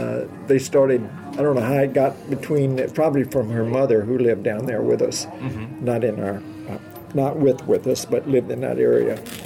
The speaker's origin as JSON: {"language": "English", "town": "Mobile", "region": "Alabama", "country": "United States", "tie": "born there", "said": "I was born in Mobile, Alabama."}